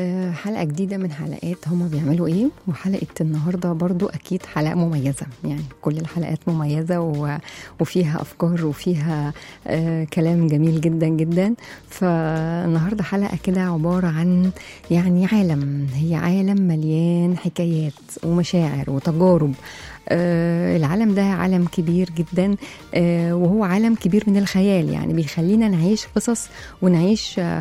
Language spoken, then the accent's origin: Arabic; Egypt; الأدب عندنا في مصر قديم جدا، من زمان مكتوب